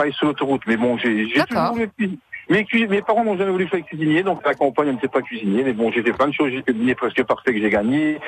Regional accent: Saint-Max, Grand Est, France; je suis originaire de Saint-Max

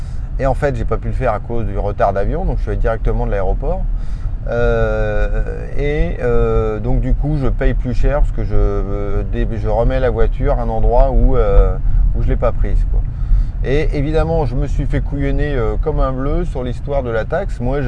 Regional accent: France; accent: French; plus je suis fatigué, moins je parle bien anglais. En particulier, plus mon accent devient de plus en plus sexy, frenchy

